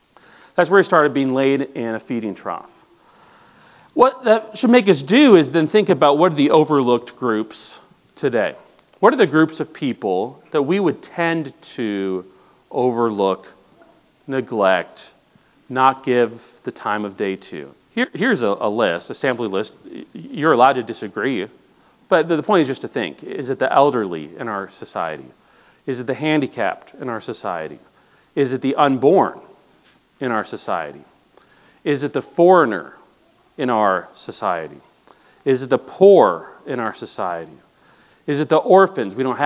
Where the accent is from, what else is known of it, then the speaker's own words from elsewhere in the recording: Maple Grove, Minnesota, United States; Just like I'm from Maple Grove, Minnesota, and if I were to run into someone from Maple Grove, Minnesota, I'd say, hey, that's cool.